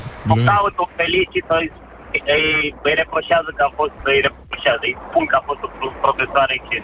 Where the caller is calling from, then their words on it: England, United Kingdom; vă sunt din Anglia.